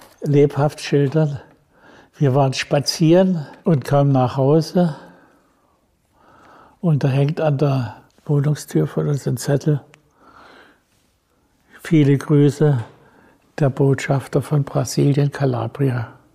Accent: Dresden, Saxony, Germany; ich bin ja in Dresden geboren, aber ich habe ja also wirklich sehr lange in Dresden gelebt.

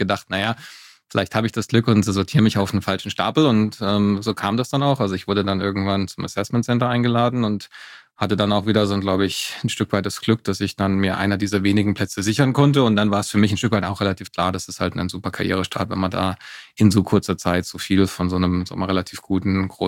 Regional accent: Freiburg, Baden-Württemberg, Germany; also born or lived in Cologne; ich bin in Köln geboren. Das steht auf dem Ausweis. Da habe ich aber auch nur die ersten 3 Jahre in meinem Leben gelebt und dann den Rest meiner Jugend bin ich in Freiburg aufgewachsen, zur Schule gegangen. Also von dem her sage ich immer, ich bin Freiburger

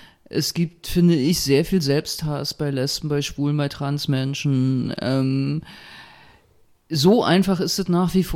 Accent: Berlin, Germany; Ich bin damals in Neukölln zur Schule gegangen, war in der Neuköllner Gesamtschule.

